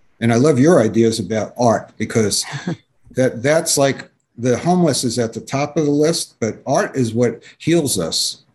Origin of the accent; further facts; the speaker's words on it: New York, United States; My buddy said, you don't have to mention you're from New York, but the thing is, growing up in New York is Carnegie Hall